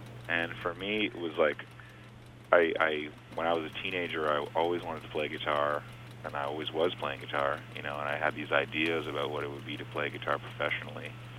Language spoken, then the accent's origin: English; Canada; I'm lucky that I come from Canada and we have a lot of subsidies for the arts and things like